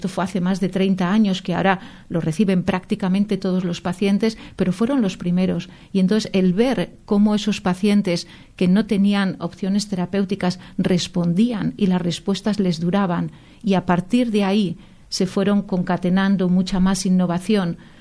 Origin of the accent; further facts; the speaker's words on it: Zamora, Castile and León, Spain; Nací en Zamora, pues exactamente hace 55 años y medio, más o menos.